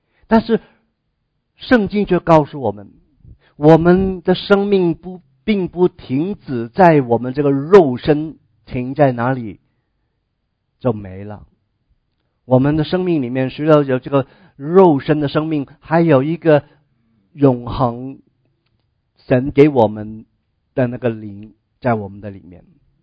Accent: China; 我们中国人喜欢哈、啊、出入平安啊

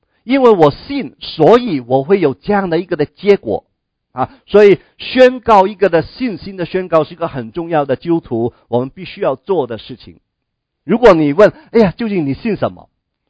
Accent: China; 他们写诗不像我们中国人，有中国人呢写诗有押韵啊

